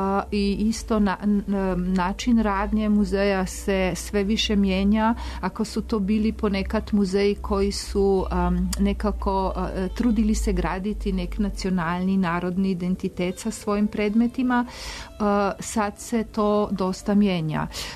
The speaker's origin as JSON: {"language": "Serbian", "country": "Slovenia", "second_language": "Serbian", "said": "Kod nas u Sloveniji imamo Noć muzeja i tada nemamo ulaznica za muzej"}